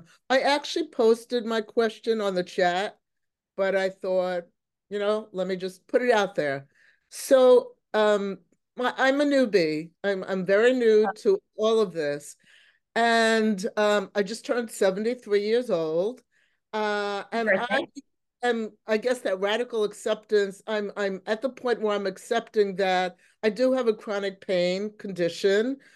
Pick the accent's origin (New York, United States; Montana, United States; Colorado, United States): New York, United States; Bronx; Oh, I'm a Bronx gal.